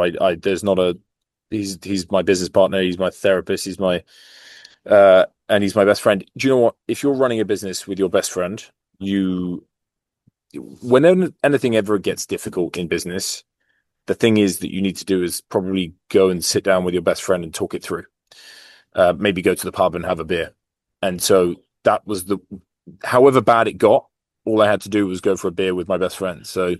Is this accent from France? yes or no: yes; France; It's my hometown. It's France.